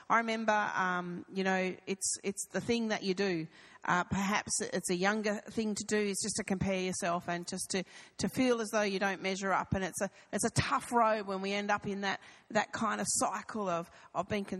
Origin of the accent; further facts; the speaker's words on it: Devonport, Tasmania, Australia; But I come from Devonport, you know. Devonport's great. It's on the northwest coast of Tasmania, and I grew up there.